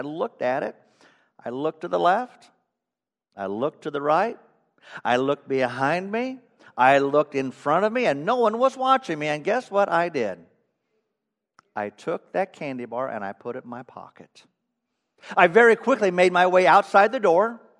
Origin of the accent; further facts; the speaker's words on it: Monmouth, Illinois, United States; my mom worked part-time at a department store in downtown Monmouth, Illinois, my hometown, Western Illinois.